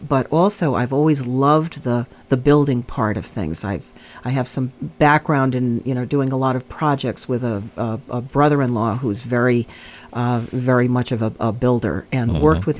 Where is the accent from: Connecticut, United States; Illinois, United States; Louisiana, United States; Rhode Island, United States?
Rhode Island, United States; Providence; I grew up in Providence.